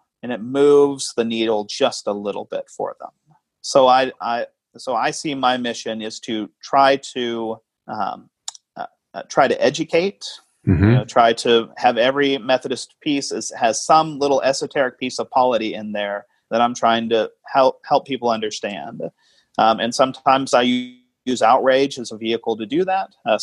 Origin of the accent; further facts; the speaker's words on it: Oklahoma, United States; moved away as an adult; now in West Coast, United States; I'm from Oklahoma. I'm from the Bible Belt. I grew up in the Bible Belt, was commissioned and ordained in the Oklahoma Annual Conference. And then for family reasons, we moved out here to the West Coast